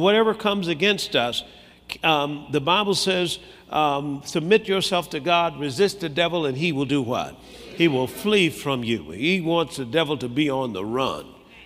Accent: Tuskegee, Alabama, United States; born there; I was born in Tuskegee, Alabama.

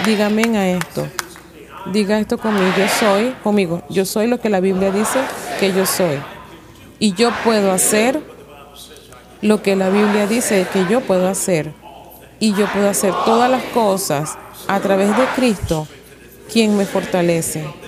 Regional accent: Tuskegee, Alabama, United States; born there; Como yo nací en Tuskegee, mi mamá me llevaba a la iglesia

